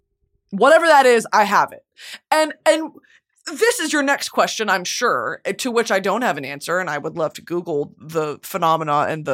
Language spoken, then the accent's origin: English; United States; I'm respectful. I'm American.